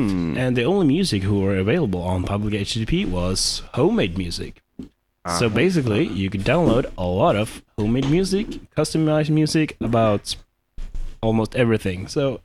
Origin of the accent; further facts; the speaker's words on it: Sweden; English is a second language; a Swedish hacker who enjoys playing real crappy Swedish music